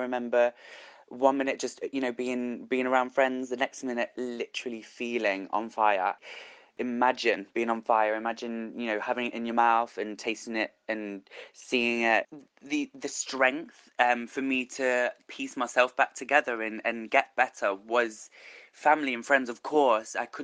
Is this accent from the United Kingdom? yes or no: yes; Leicester, East Midlands, United Kingdom; I'm from Leicester.